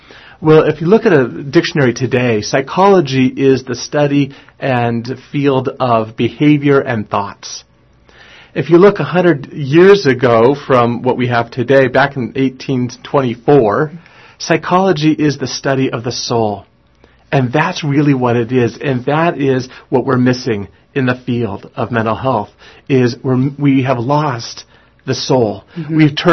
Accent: Seattle, Washington, United States; also born or lived in Los Angeles; I come from Los Angeles, California originally, through Seattle areas as growing up, back down to California for college, out to Pennsylvania for seminary, Colorado for First Parish.

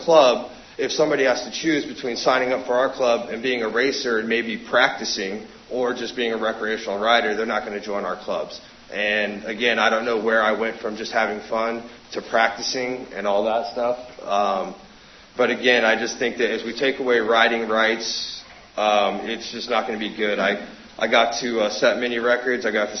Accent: Anchorage, Alaska, United States; I grew up in Anchorage, grew up playing hockey.

